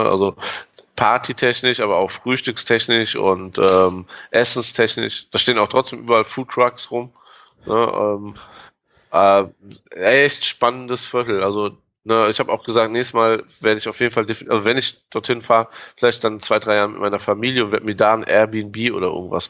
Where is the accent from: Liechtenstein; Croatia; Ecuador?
Croatia; Als Kroate muss man sowas haben, ne?